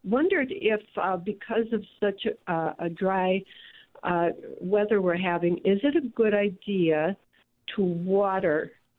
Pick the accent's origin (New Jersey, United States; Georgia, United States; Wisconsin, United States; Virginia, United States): Wisconsin, United States; Marinette; Well, I'm from Marinette, Wisconsin.